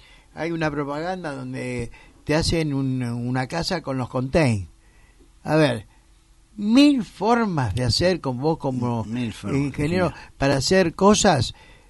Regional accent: Buenos Aires, Argentina; cuando yo soy porteño y me siento invadido con estupideces

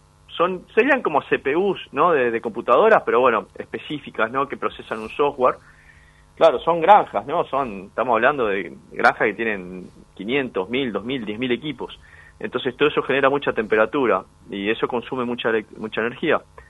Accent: Santa Fe, Argentina; Soy argentino, sí. Soy santafesino, sí.

